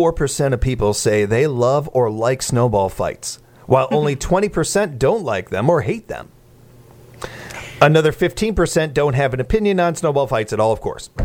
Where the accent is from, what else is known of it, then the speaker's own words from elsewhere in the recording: Illinois, United States; the fact that I looked the way I did and I was from Illinois did not help me, Eddie, in a snowball fight.